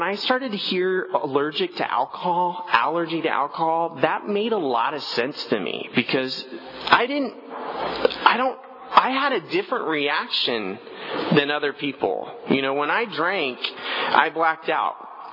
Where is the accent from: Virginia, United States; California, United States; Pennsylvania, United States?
California, United States; Los Angeles; also born or lived in Tulare; I went to high school in Tulare, but I grew up in Los Angeles, and I moved here